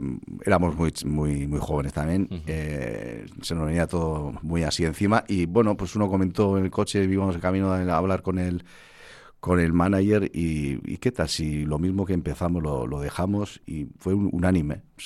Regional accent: Oñati, Basque Country, Spain; Somos de Guipúzcoa, pero vamos vizcaínos, o sea, una cosa

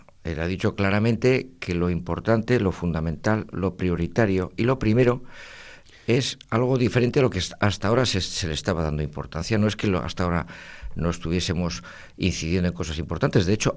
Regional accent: Bilbao, Basque Country, Spain; Yo soy bilbaíno, pero no. Las bilbainadas no llegan a tanto.

